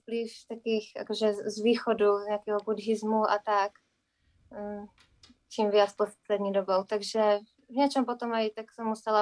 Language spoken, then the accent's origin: Slovak; Bystřice nad Pernštejnem, Vysočina Region, Czechia; Ja pochádzam z Bystrice nad Ternštejnem. To je také menšie mestečko, 50 km od Brna na sever. A tam som vlastne vyrastala, až kým som potom šla na výšku.